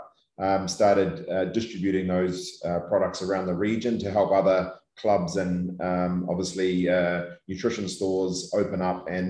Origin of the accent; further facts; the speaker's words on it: New Zealand; I was brought up in New Zealand, and obviously in New Zealand, the biggest thing down there was everyone's very, very active.